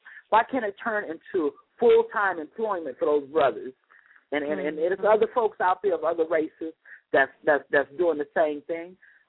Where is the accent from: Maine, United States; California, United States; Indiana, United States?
California, United States; Oakland; Because growing up in Oakland, during the Panther era and all that, I didn't see poor people like that.